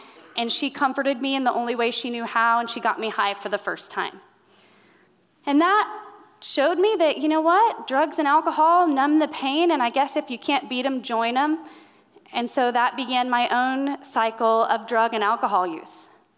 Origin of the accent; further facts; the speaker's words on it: Indiana, United States; now in Arizona, United States; So I'm from Indiana originally. I live in Arizona now